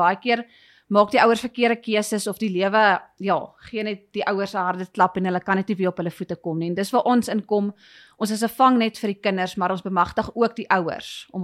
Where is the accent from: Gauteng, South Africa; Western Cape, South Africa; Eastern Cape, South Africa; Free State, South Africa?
Gauteng, South Africa; Pretoria; ek kom van Pretoria af. Ek is hier gebore en nog net altyd hierso.